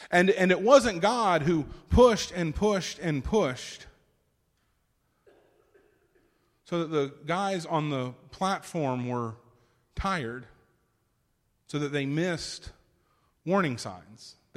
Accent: Florida, United States; I grew up on the Gulf of Mexico. I grew up in the Florida Panhandle. I literally grew up on the water.

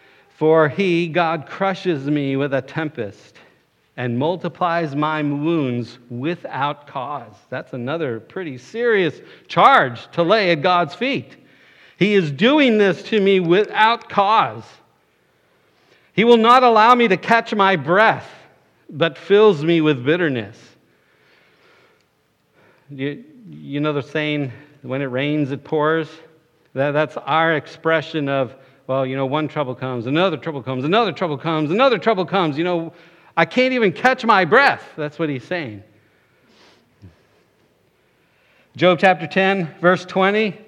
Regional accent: Florida, United States; I'm from South Florida. I loved the beach.

